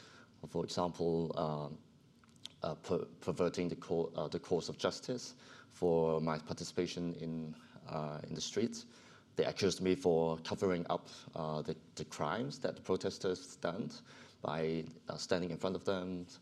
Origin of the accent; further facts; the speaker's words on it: Hong Kong; And I grew up in Hong Kong all my life, even though I spent 3 years of study in Canada. And that's the only time I left Hong Kong. And then I returned.